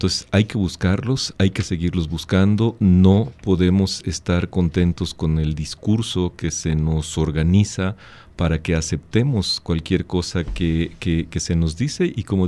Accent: Mexico; es un símbolo de que nosotros como mexicanos no nos vamos a creer lo que decías

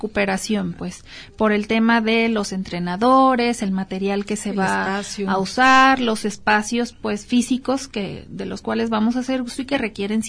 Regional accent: Mexico; como buen mexicano.

